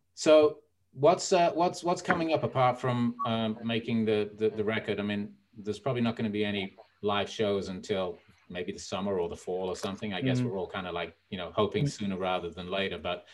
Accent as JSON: {"language": "English", "town": "Birmingham", "region": "West Midlands", "country": "United Kingdom", "said": "I'm from Birmingham originally, by the way."}